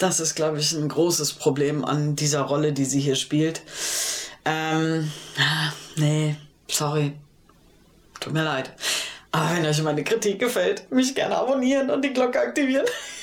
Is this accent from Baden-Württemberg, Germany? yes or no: no; Berlin, Germany; ich als Berlinerin, ich fand irgendwie schön, meine Stadt zu sehen. Ich mag ja mein Berlin hier.